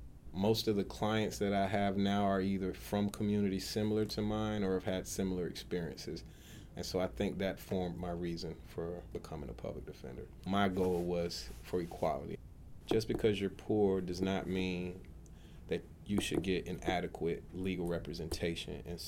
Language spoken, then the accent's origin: English; Atlanta, Georgia, United States; Where I grew up in Atlanta, cops hated you, period.